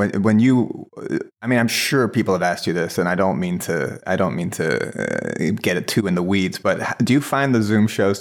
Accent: Ireland; I get I read as Canadian, but I'm Irish.

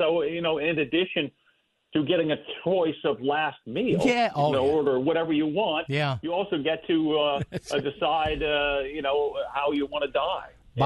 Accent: Texas, United States; I'm from Texas, and they have pecans there

